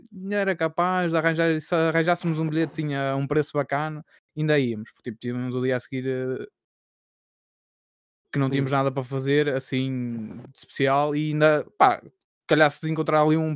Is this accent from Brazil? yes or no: no; Portugal; Ah, somos de Portugal.